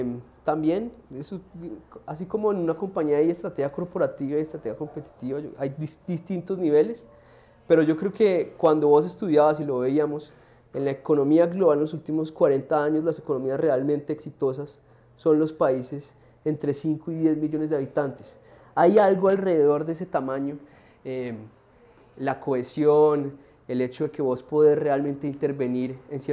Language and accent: Spanish; Bogotá, Bogotá Capital District, Colombia; yo soy bogotano